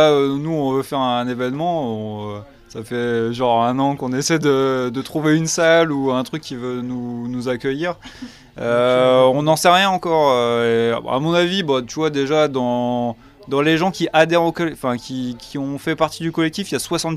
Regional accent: Arras, Hauts-de-France, France; quand j'étais jeune, et lycéen à Arras

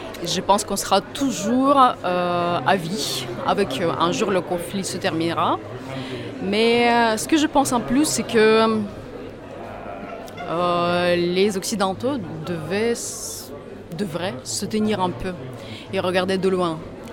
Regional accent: Dnipro, Dnipropetrovsk Oblast, Ukraine; first language Russian; French is a second language; Alors de la région de Dniepr, la ville de Dniepr. Voilà, la langue russe, c'est ma langue maternelle, qui est très sacrée pour moi, effectivement.

